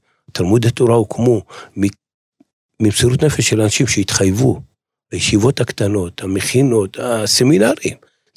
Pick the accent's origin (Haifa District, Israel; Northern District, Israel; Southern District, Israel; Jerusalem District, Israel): Southern District, Israel; Beersheba; ודאי, כן. גדלנו בבאר שבע.